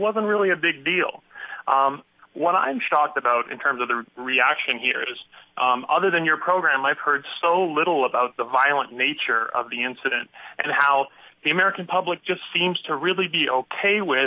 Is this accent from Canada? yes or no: yes; Canada; now in United States; I'm from Canada. I live in the U.S. And growing up in Canada